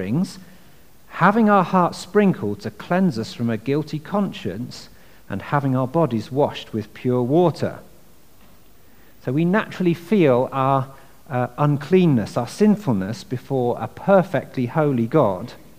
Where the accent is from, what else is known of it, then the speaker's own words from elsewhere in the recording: United Kingdom; So what do you think, as reserved British people, what do you think we did?